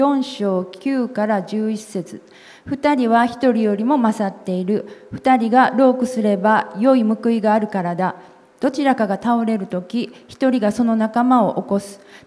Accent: Yokohama, Kanagawa, Japan; born there; ま、生まれは横浜なので

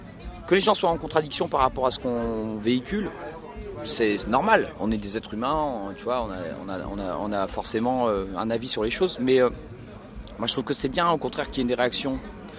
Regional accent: France; now in Spain; En tant que Français, on a un truc comme ça.

